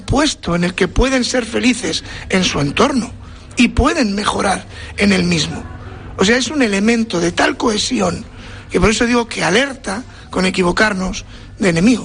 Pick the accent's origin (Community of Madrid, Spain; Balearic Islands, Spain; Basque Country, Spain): Basque Country, Spain; Bilbao; born there; soy nacido en Bilbao, y que por lo tanto lo del orgullo de pertenencia o sentido de pertenencia a un territorio no me lo tienen que enseñar, lo traigo de serie.